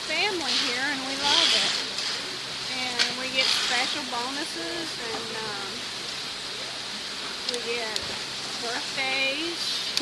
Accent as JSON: {"language": "English", "town": "Black Mountain", "region": "North Carolina", "country": "United States", "said": "and I'm from Black Mountain"}